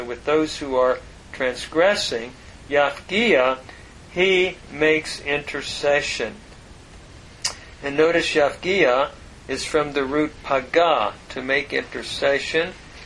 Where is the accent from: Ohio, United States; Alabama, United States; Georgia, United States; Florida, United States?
Ohio, United States; Linden; I was from Linden.